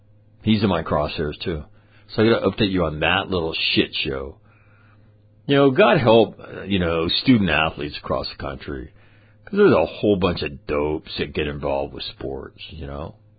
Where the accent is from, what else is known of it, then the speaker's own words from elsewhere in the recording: United States; And I don't know what it is about being an American, but we don't get that.